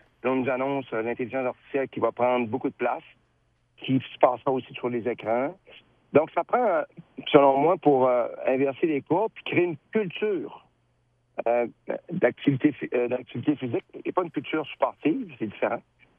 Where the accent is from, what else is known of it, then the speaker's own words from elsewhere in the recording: Quebec, Canada; Chez nous, au Saguenay, ça a commencé le 4 novembre, ça s'est terminé le 4 avril. 6 mois de neige.